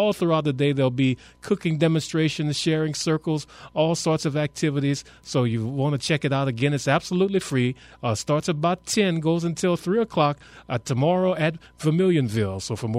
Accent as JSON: {"language": "English", "town": "Opelousas", "region": "Louisiana", "country": "United States", "tie": "born or raised there", "said": "the Grammy winner from my hometown of Opelousas"}